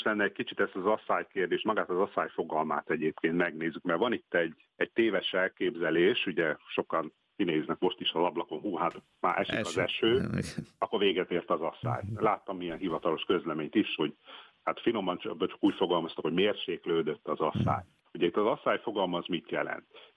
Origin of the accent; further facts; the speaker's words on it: Szarvas, Békés, Hungary; itt az Alföld közepén, én ugye Szarvasi vagyok